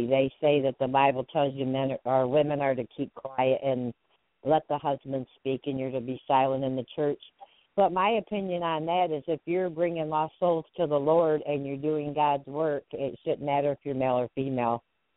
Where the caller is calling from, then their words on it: Edwardsburg, Michigan, United States; I'm calling from Edwardsburg, Michigan.